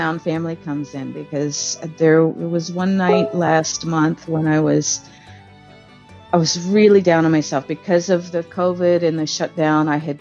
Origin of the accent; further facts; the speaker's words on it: Rochester, New York, United States; The longer I've been here, the more I miss my home in Rochester. I miss being a New Yorker.